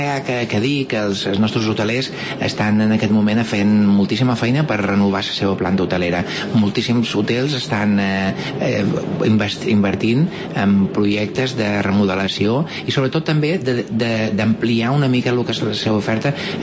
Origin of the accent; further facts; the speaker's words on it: Santa Eulària des Riu, Balearic Islands, Spain; Festa tradicional es diu Menja de Maig de Santa Eulària, que és el meu poble.